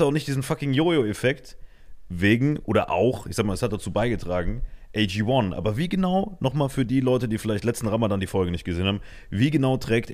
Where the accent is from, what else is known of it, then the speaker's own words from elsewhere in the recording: Germany; Ja, aber ich bin halt Deutscher.